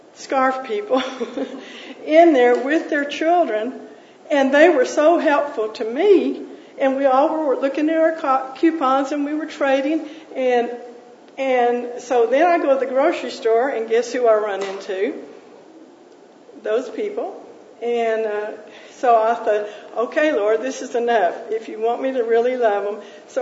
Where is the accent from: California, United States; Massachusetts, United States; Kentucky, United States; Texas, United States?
Texas, United States; I'm from Texas. And I'm the black sheep of the family because our daddy was a minister.